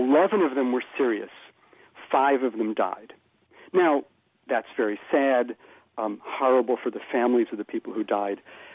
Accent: New York City, New York, United States; So here was my experience as a New Yorker that horrible autumn of 2001.

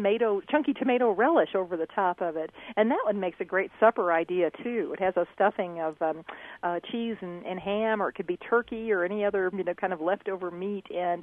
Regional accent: Galesburg, Illinois, United States; I grew up in Illinois, in the Galesburg area in particular.

